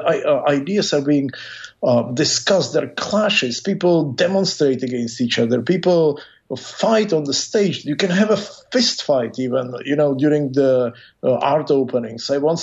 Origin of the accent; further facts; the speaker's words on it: Czechia; English is a second language; also born or lived in Russia; now in United States; I'm a U.S. citizen. I was educated in New York. I was born in Russia. I grew up in Czech Republic. I have Chinese blood in me